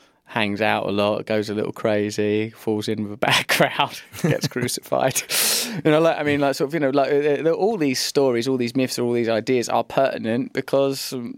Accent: England, United Kingdom; born there; I am English. I am born in England.

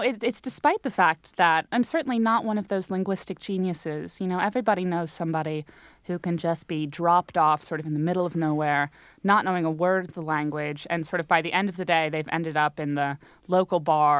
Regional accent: St. Louis, Missouri, United States; even though I was growing up in St. Louis and couldn't ski and certainly was never going to play ice hockey

